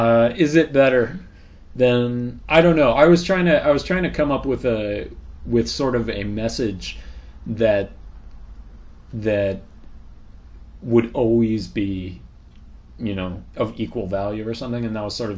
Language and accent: English; California, United States; moved away; I grew up in the Bay Area around San Francisco, California